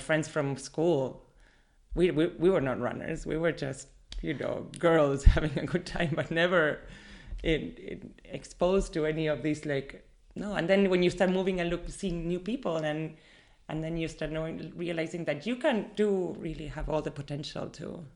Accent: Argentina; all my friends that knew me growing up in Argentina were like, what?

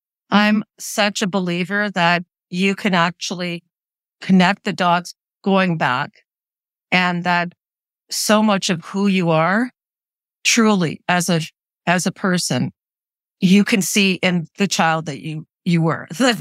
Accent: Canada; almost like Canadian by day, you know, going to school, learning, being part of, you know, Canadian culture, growing up in Canada, but then having this Ukrainian life where, you know, going to Ukrainian school on Saturdays, going to Ukrainian church

